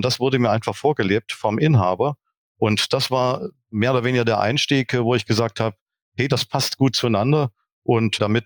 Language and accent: German; Saxony, Germany; born there; denn ich bin tatsächlich gebürtiger Sachse. Auch wenn man das jetzt vielleicht im Podcast nicht direkt hört.